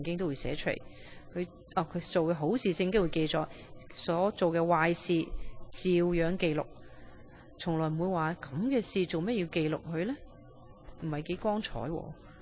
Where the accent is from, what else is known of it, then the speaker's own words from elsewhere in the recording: China; 讲笑咩？我们中国人不讲大话还可以生存咩？